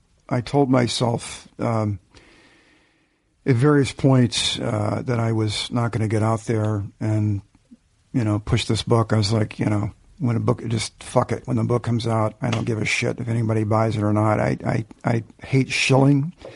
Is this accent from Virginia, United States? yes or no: yes; Virginia, United States; Well, that was a big part of it, really, I think, growing up in Virginia.